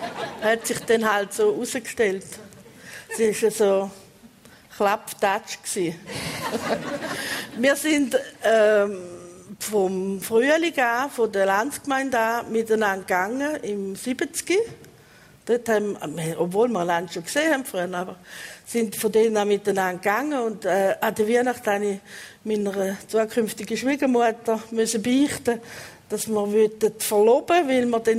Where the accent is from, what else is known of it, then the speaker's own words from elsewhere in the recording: St. Gallen, Switzerland; Wir sind fast im Wald aufgewachsen, zwischen Degersheim und Mogelsberg.